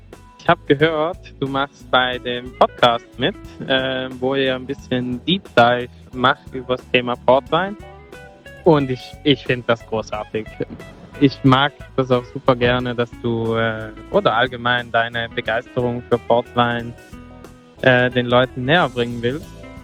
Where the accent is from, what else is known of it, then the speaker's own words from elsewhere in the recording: Portugal; weil ich habe bei uns in Portugal im Keller habe ich mal ein altes Fass von meinem Uropa gefunden